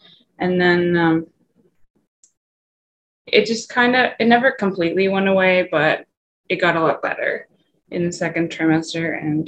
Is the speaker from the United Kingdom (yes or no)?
no; Canada; moved away as an adult; now in Wisconsin, United States; I am originally from Canada, but I currently live in Wisconsin.